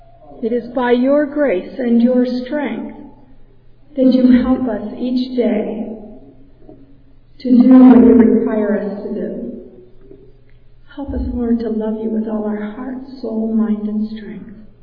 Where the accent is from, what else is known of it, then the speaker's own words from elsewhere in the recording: Philadelphia, Pennsylvania, United States; also born or lived in New Jersey; I was raised going in Philadelphia and then New Jersey. I attended a Lutheran school in Bound Brook, New Jersey, and I learned to read through phonics.